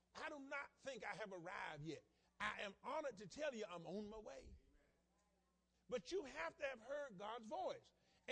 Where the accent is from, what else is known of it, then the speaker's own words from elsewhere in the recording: the South, United States; See, I come from the South.